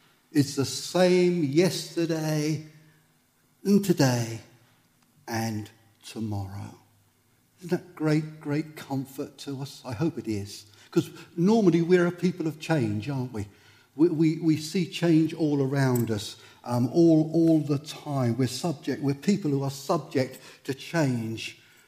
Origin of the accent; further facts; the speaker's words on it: East Bergholt, East of England, United Kingdom; I grew up in East Burgold. Do you know East Burgold? Flatford Mill, like around that area. I grew up there